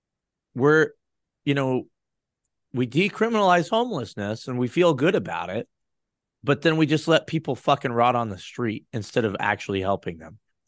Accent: Denver, Colorado, United States; I'm from Colorado, and Denver is a fucking atrocious mess. I was just back there a couple days ago.

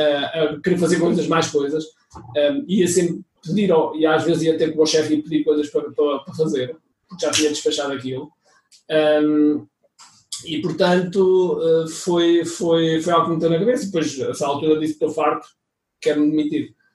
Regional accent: Mozambique; born there; vieram do ultramar, vieram da África, eu nasci em África.

